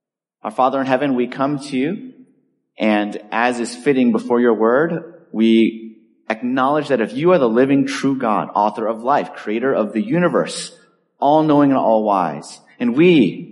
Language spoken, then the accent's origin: English; California, United States; I came from California, grew up there, and one of the things that we got early on was traffic.